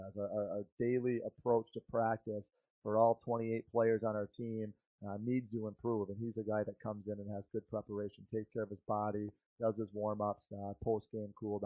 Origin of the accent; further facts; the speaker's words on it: Brighton, Michigan, United States; Reed came out of Brighton High School hockey, my hometown.